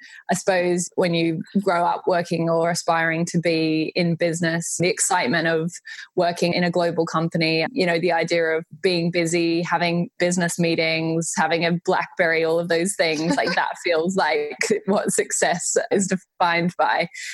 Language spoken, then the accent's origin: English; Australia; moved away as an adult; now in London, United Kingdom; I grew up in Australia, and you'll immediately be able to hear from my accent. I'm an Aussie living in London. I moved to the UK 5 years ago, 5.5 years ago now, actually.